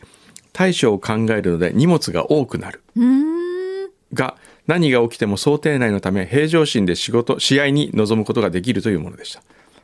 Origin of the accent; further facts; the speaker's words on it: Yamaguchi, Japan; 私も山口出身で当然のように、食べておりました。